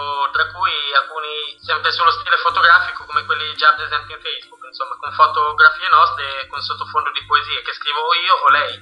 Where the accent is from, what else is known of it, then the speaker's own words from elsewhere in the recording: Offagna, Marche, Italy; born there; L'ho presentato al mio paese dove sono nato, che sarebbe Ofagna, un paese paesino a pochi chilometri